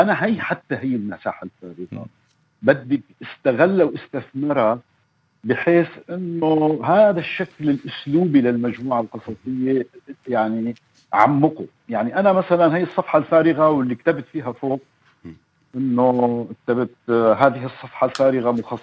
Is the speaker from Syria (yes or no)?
yes; Syria; يعني مو بس نحن 23 مليون كسوريين يعني